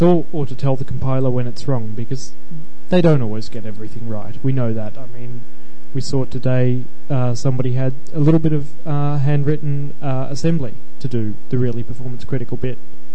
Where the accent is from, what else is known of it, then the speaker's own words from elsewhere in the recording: Melbourne, Victoria, Australia; Yeah, I'm from Australia. I'm from Melbourne.